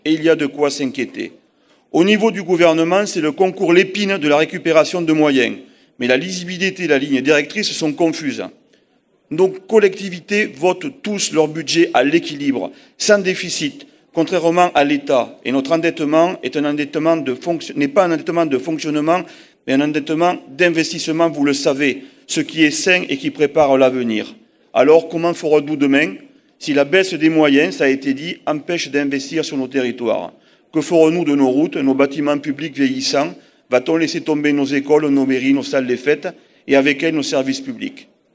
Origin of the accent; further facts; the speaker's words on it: Occitanie, France; Chez nous, dans le Lot, où la population est essentiellement modeste